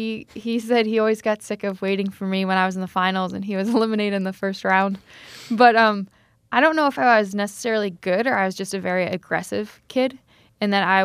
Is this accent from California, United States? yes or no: no; Saratoga Springs, New York, United States; I grew up in Saratoga Springs, New York, which is a speed skating town similar to Milwaukee.